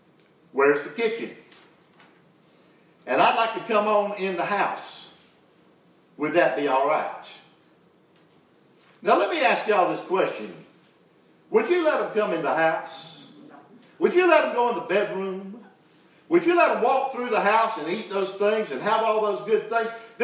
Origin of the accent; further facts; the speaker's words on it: the South, United States; Because we're from the South. We're polite.